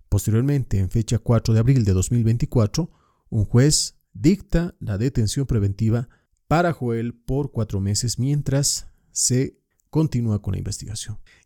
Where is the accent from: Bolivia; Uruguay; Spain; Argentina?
Bolivia; hablaremos de un caso bastante polémico en mi país, en Bolivia.